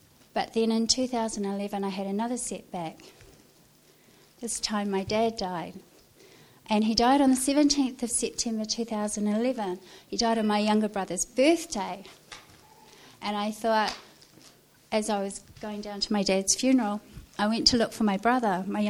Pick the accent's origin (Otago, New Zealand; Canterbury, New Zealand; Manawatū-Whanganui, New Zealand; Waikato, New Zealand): Manawatū-Whanganui, New Zealand; Waiouru; born there; I was born in 1967, which is about 50 years ago, and I was born in Waiuru, army camp.